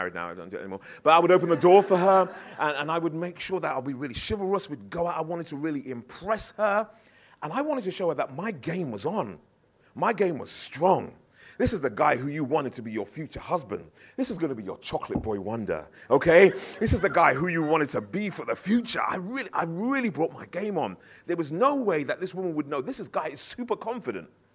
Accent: Harrow, London, United Kingdom; that's where I was brought up in Harrow

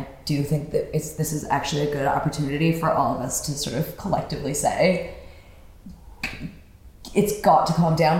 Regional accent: Toronto, Ontario, Canada; No, I'm from downtown Toronto.

